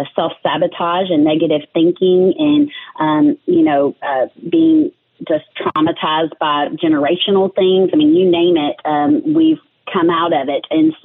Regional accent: Nashville, Tennessee, United States; also born or lived in Mississippi; So, I grew up in Nashville. My dad is actually in the music business. We moved here on my first birthday. So I'm originally a Mississippi girl.

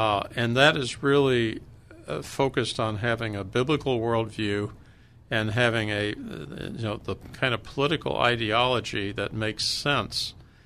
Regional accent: Brevard, North Carolina, United States; born there; I was born in Brevard, North Carolina.

